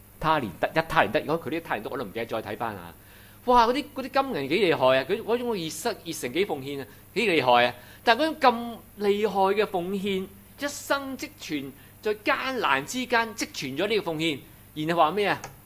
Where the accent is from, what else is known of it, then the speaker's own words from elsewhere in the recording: Hong Kong; 咁我哋香港人一定識咧一個藝人咧